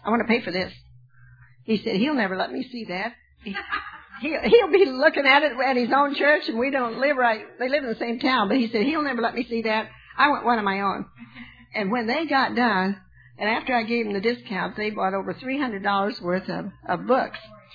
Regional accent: California, United States; now in Arkansas, United States; I feel Arkansas is enough of a mission for me. When I came here from California, I thought I was coming to a mission field, and I was.

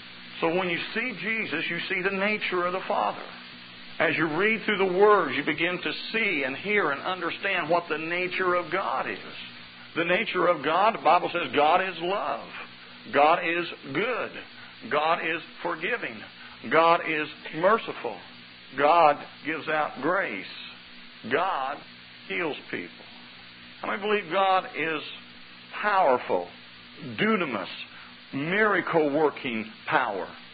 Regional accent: Indiana, United States; I'm from Indiana, and I pastor a church there.

